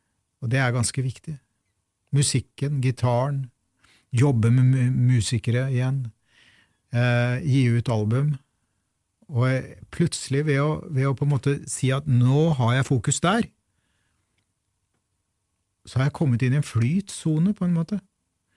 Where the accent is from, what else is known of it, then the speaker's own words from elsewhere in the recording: Fredrikstad, Østfold, Norway; jeg I sin tid ble født og vokste opp I Fredrikstad, I nærheten av Gamlebyen